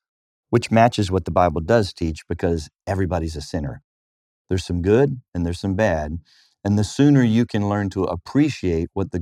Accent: the South, United States; now in Cincinnati, United States; area. I'd never heard of that till I moved here. I grew up in the South.

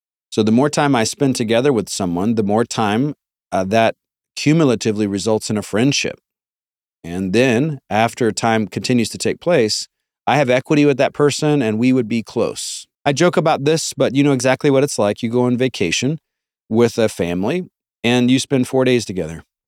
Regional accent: Amarillo, Texas, United States; born there; I love Texas. I was born in Amarillo. Many of you don't know that. Born in Amarillo, did seminary in Fort Worth.

